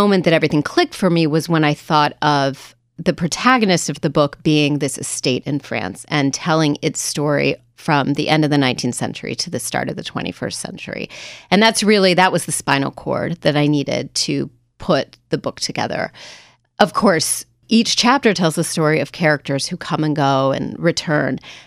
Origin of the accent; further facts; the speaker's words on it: Sacramento, California, United States; I come from Sacramento, California.